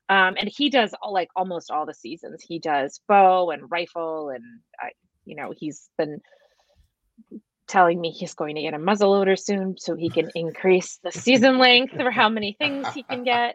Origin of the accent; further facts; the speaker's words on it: Maryland, United States; I'm originally from the East Coast of Maryland. So I remember going deep sea fishing